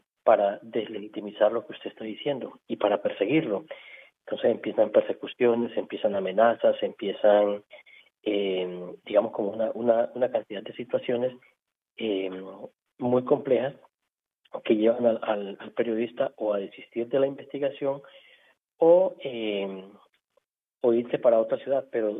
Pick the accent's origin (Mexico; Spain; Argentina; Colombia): Colombia; Santa Marta, Magdalena; moved away as an adult; now in Berlin, Germany; yo tuve que salir de Santa Marta, que es mi ciudad natal, que es al norte de Colombia, dirigirme a Bogotá, que es la capital. Y después de unos 10 o 15 días, pues entonces tuve la oportunidad de salir hasta Alemania, y ahora estoy en Berlín.